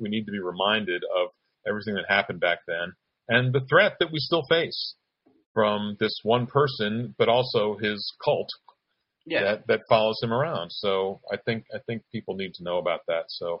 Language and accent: English; Williamstown, Massachusetts, United States; now in Los Angeles, United States; Yeah, no, I'm from the Berkshires. And, I just grew up a Boston sports fan